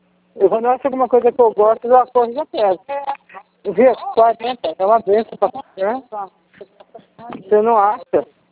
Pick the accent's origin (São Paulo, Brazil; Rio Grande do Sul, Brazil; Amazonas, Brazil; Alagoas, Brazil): São Paulo, Brazil; born there; Eu sou nascida em São Paulo.